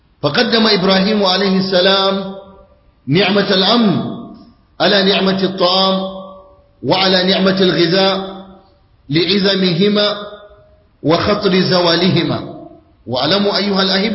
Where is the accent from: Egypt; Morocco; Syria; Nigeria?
Nigeria; أحداث مؤسفة تقع في بلادنا نيجيريا المباركة